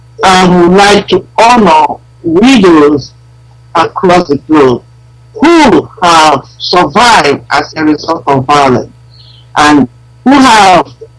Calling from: New York, United States; I'm calling from New York, United States.

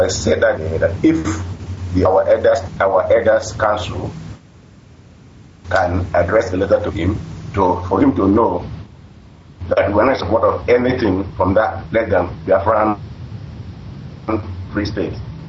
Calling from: Sweden; I'm calling from Sweden.

